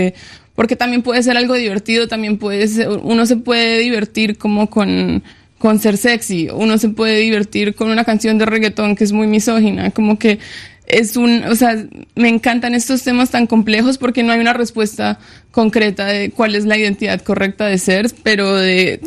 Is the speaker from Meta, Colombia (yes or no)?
no; Pereira, Risaralda, Colombia; born or raised there